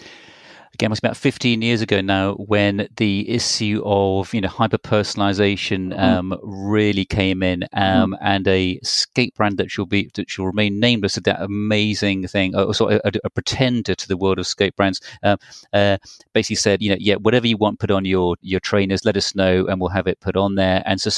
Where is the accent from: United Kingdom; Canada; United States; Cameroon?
United Kingdom; being very British, I'm not familiar with Zappos